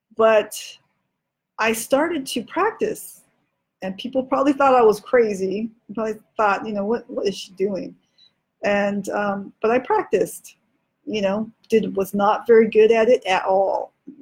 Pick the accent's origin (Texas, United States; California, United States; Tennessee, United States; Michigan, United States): California, United States; San Diego; And I'm from Southeast San Diego. Yes, I am. I'm from Skyline. I'm from Valencia Park area. And I grew up in a house that my dad built.